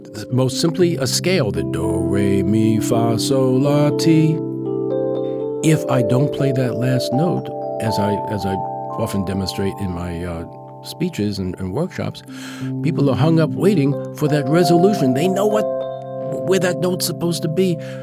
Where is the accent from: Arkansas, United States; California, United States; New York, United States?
New York, United States; excuse me, I come from New York.